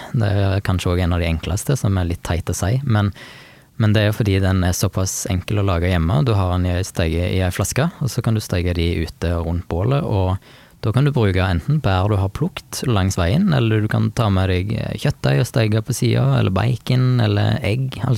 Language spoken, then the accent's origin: Norwegian; Rogaland, Norway; Så jeg tok kontakt med et forlag som var lokalt hjemme på Jæren